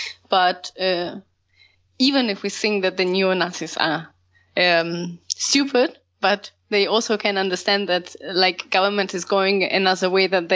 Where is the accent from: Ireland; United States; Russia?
Russia; English is a second language; now in Germany; I'm from Germany, but from Russia.